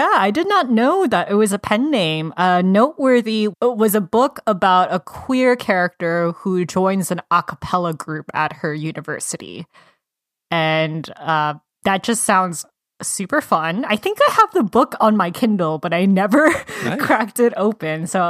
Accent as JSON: {"language": "English", "region": "Georgia", "country": "United States", "said": "I totally understand because I'm originally from Georgia and boba shops came really late in the game."}